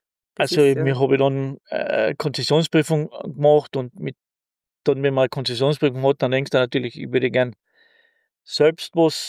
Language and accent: German; Villach, Carinthia, Austria; born there; das hat sich gut so ergeben. Ich bin 1966 in Villach geboren, Sohn einer Unternehmerfamilie. Mein Vater hat eine Malerei gehabt.